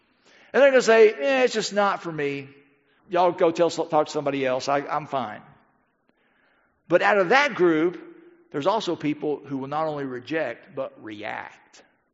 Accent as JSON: {"language": "English", "town": "Hixson", "region": "Tennessee", "country": "United States", "tie": "born or raised there", "lives_now": "Soddy-Daisy, United States", "said": "When I was growing up in Hickson, when we wanted to come to Soddy Daisy, which I don't know why people in Hickson thought they wanted to come to Soddy Daisy."}